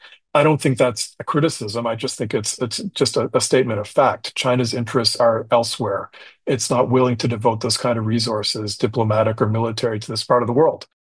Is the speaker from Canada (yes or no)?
yes; Canada; And for a lot of, European listeners, and I'm from Canada, a lot of folks in Canada would look at American foreign policy